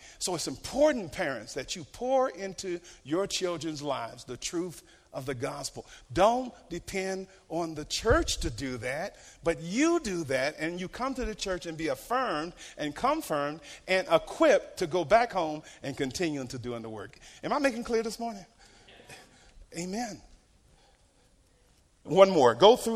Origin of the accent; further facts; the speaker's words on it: Norfolk, Virginia, United States; Little Creek Amphibian Base, Norfolk Naval Base in Norfolk, Virginia. Any military here today? Yeah. So I grew up around Navy and Marines.